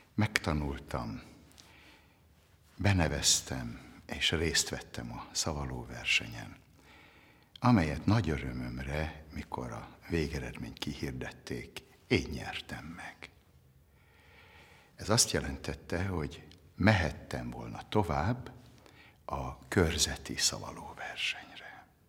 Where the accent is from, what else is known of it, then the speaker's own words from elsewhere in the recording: Ibrány, Szabolcs-Szatmár-Bereg, Hungary; Szabolcs-Szatmár-Bereg megyében, Ibrányban nőttem föl